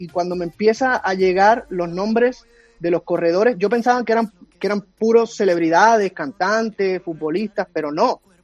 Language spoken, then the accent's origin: Spanish; Puerto Rico; Me encanta, sabes que yo nací en Puerto Rico.